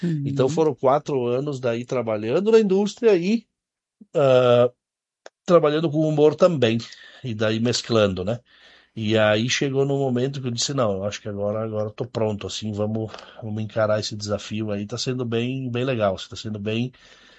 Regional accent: Bento Gonçalves, Rio Grande do Sul, Brazil; Eu sou cria da indústria também, sou aqui de Bento, me criei dentro do chão de fábrica

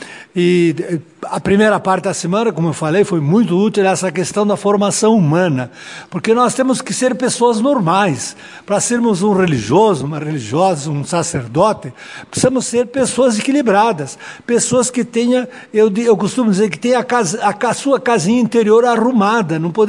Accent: Italy; Portuguese is a second language; Como um italiano como eu, que praticamente sou italiano, né?

